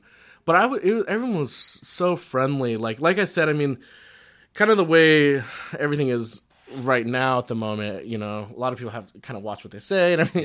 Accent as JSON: {"language": "English", "country": "Philippines", "tie": "born there", "said": "I was born in the Philippines, but by blood, I'm not Filipino. Like, I'm Chinese and predominantly Irish."}